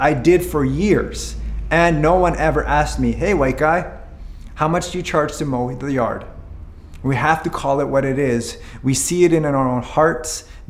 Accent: Honduras; And so he proceeded to ask me, hey, where are you from? I told him I'm from Honduras.

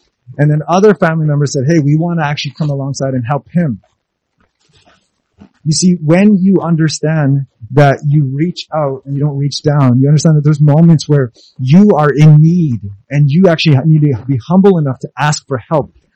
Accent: Honduras; We're from Honduras. We have family that are still there.

